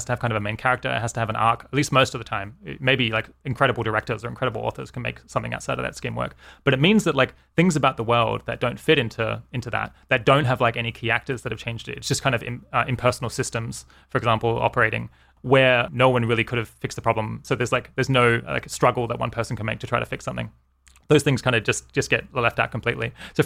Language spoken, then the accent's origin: English; Australia; moved away as an adult; now in United Kingdom; So I grew up in Australia, lived there for, I guess, until I was 26, and then moved to the UK.